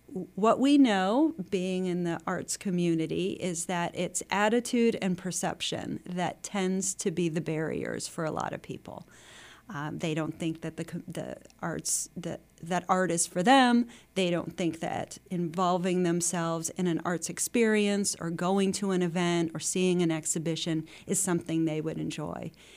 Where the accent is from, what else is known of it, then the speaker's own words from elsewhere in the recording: Cleveland, Ohio, United States; I grew up in Cleveland, Ohio, and my art museum was the Cleveland Museum of Art.